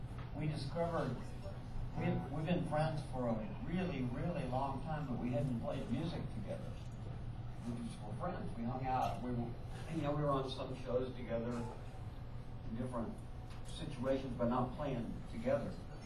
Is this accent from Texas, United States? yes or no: yes; Lubbock, Texas, United States; too, but in a different way. I came from Lubbock, and I came from a real country background